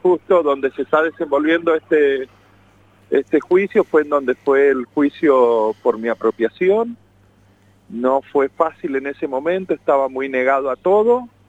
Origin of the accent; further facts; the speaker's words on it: Mendoza, Argentina; yo también fui apropiado en Mendoza, así sí, que somos de Cuyo